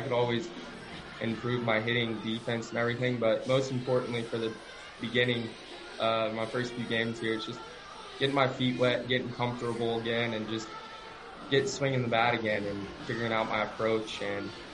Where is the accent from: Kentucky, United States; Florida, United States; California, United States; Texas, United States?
Texas, United States; I'm from Texas, went to school at Arkansas, so I'm a Southern kid, never been this far up north until being in Maryland.